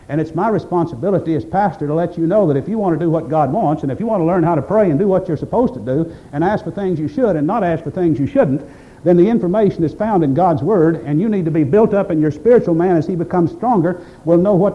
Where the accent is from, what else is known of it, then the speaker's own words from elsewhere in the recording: United States; I'm an American, and I love this country, and I defend it